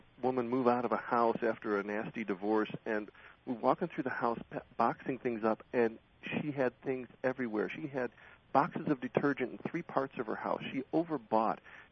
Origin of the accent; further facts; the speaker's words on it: Chicago, Illinois, United States; I was raised in Chicago.